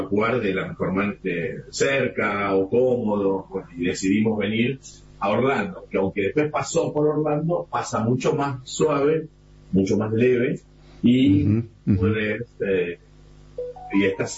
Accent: Buenos Aires, Argentina; De Buenos Aires

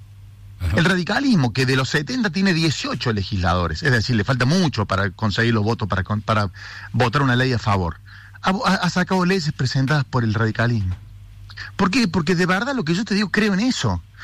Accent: Córdoba, Argentina; voy a trabajar como justicialista cordobés en un modelo que pueda llevar lo que hacemos en Córdoba a la Argentina.

